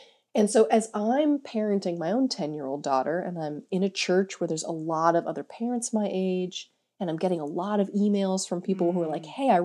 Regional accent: California, United States; now in Boston, United States; I grew up in Southern California, but I am an exile here in New England. Okay. I live outside of Boston.

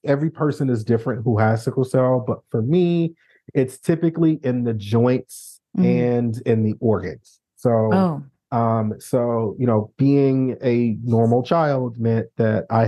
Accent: St. Louis, Missouri, United States; So growing up in St. Louis in the 80s and 90s, I think it was just like a standard test that they ran.

